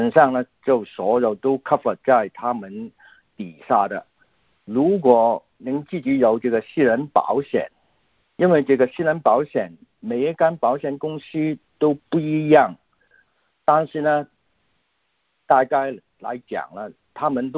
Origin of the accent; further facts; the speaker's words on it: Hong Kong; born there; Chinese is a second language; 因为我本人是从香港出生的，所以这个国语讲得不太好。